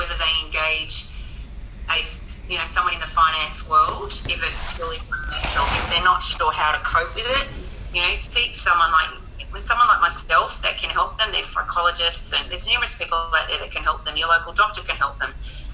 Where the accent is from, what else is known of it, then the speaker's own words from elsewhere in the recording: Australia; So as Australian men, I would love, and Australian everyone